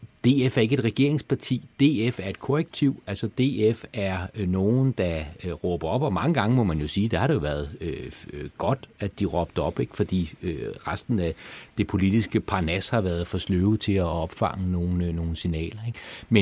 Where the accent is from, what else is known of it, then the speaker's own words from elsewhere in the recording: Frederiksberg, Capital Region of Denmark, Denmark; Altså, jeg er fra Frederiksberg